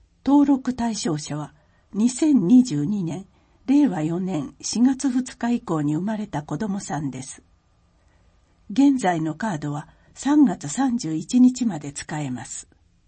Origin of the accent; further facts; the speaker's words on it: Whanganui, Manawatū-Whanganui, New Zealand; Japanese is a second language; now in Okaya, Japan; 岡谷市は私のふるさとワンガヌイ町ニュージーランドと同じように自然に囲まれている美しい町です。